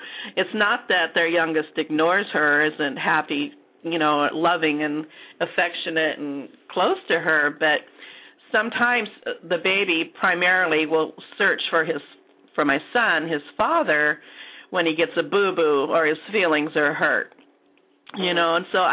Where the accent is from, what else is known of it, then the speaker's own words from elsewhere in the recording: Midwest, United States; I was from the Midwest, so he wasn't really a talker either.